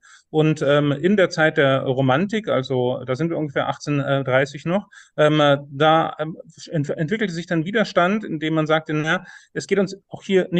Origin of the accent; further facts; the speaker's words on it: Bavaria, Germany; wenn ich nach Bayern zurückkomme, ich lebe aktuell in Sachsen, aber wenn ich nach Bayern zurückkomme und ich sehe das indische Springkraut, dann ist das meine Heimat.